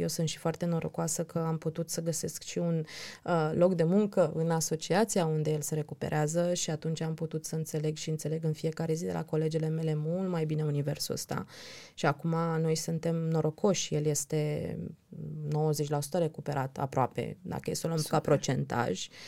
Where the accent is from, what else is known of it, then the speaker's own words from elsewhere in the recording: Romania; La noi, la români, încă e o estimare.